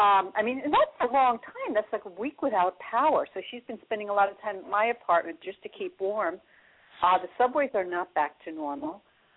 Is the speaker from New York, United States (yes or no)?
yes; New York, United States; New York.